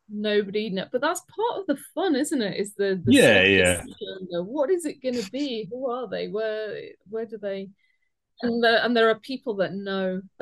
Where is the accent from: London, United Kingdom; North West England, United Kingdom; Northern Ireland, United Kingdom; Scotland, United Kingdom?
North West England, United Kingdom; Liverpool; I'm from Liverpool